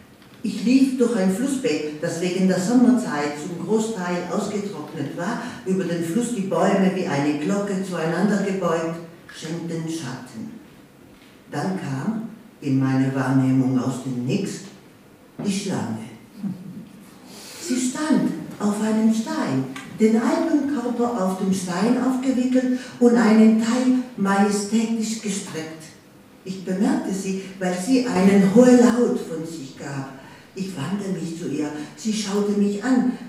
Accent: Rome, Lazio, Italy; Ich bin in Rom aufgewachsen und ich kann heute sagen, ich bin viel in der Natur gewesen.

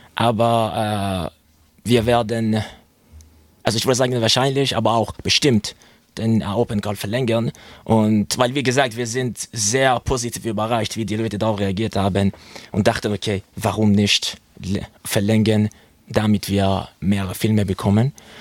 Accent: South Iran, Iran; weil ich komme aus dem Südiran, da scheint immer die Sonne, da ist immer warm, sogar in der Nacht scheint die Sonne.

